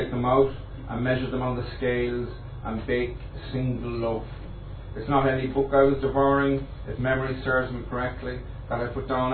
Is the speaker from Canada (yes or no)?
no; Cork, Munster, Ireland; in Cork City, and when I was a young fella, there was a polio epidemic in Cork City